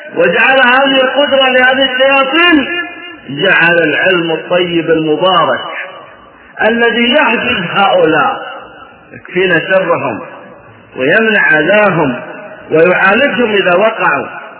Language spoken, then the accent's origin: Arabic; Najd, Saudi Arabia; فسحر التخييل نسميه عندنا بنجد الجمرجة